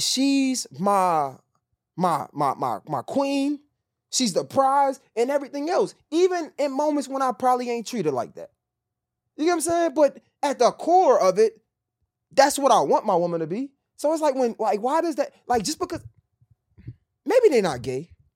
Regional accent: Baltimore, Maryland, United States; We ain't mean, shit, I'm from Baltimore. We call each other dummy.

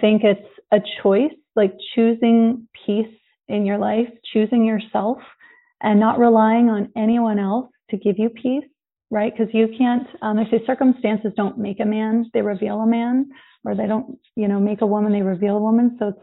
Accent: Vista, California, United States; At 40 years old, I met Paul, who happened to be from my hometown in Vista, California.

